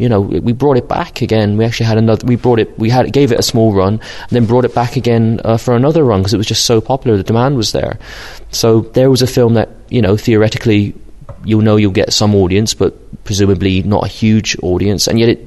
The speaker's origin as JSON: {"language": "English", "country": "Ireland", "tie": "born or raised there", "also_born_or_lived": "United Kingdom", "accent": "Brit-Irish", "said": "My father's from the West Country of the UK, Cornwall, and my mother was Irish. So I spent the first 10 years of my life in the UK, and since then I've just pretty much lived in Ireland"}